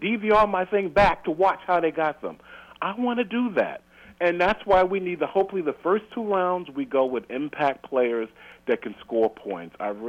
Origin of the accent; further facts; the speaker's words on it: New York, United States; I'm born and raised in New York, family from the South